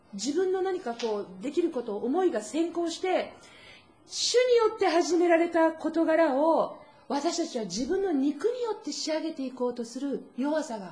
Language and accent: Japanese; Kanagawa, Japan; 私は神奈川県で生まれ育ちました。